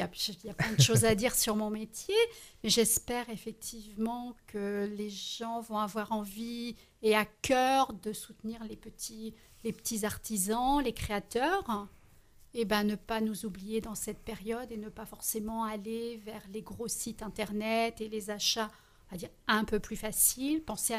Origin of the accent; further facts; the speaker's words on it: Brittany, France; Parce que je suis bretonne.